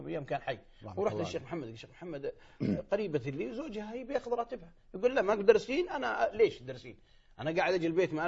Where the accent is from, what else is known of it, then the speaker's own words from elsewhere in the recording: Saudi Arabia; وعندكم الكويت وعندنا في السعودية هذا موجود